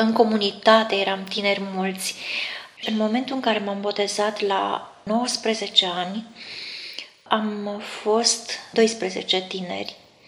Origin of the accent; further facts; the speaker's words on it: Chirnoceni, Constanța County, Romania; moved away; M-am născut la Chirnoceni, județul Constanța, la 60 de kilometri de Constanța. O comună frumoasă